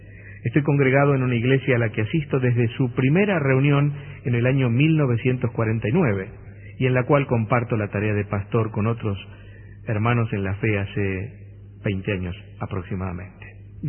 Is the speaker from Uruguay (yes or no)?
no; Argentina; also born or lived in Spain; vivo en Argentina, aunque soy español por nacimiento y, como suelo decir, por convicción. Aunque amo esta bendita tierra a la cual llegué, o mejor dicho, me trajeron cuando solo tenía un año y medio, de la mano de una familia de inmigrantes